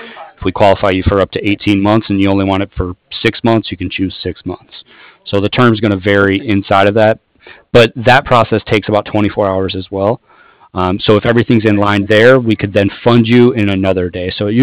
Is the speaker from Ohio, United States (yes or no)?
yes; Toledo, Ohio, United States; now in San Diego, United States; Yeah, I'm from Toledo originally. We're actually out in California over here, San Diego.